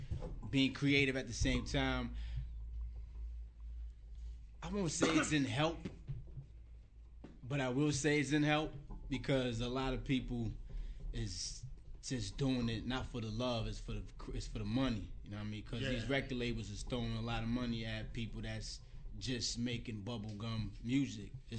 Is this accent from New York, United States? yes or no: yes; Brooklyn, New York, United States; also born or lived in Liberia; I'm from West Africa, Liberia, raised in Brooklyn, New York.